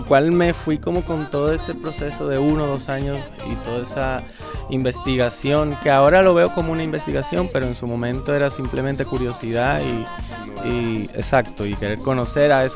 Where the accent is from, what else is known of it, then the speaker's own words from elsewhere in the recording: Colombia; conocer por el folclore colombiano a través del vallenato, que es de cierta forma lo que más se conoce en mi país